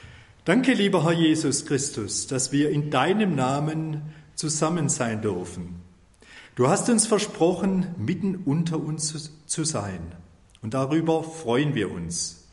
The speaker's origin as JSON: {"language": "German", "town": "Hallwangen", "region": "Baden-Württemberg", "country": "Germany", "said": "ich komme aus Hallwangen"}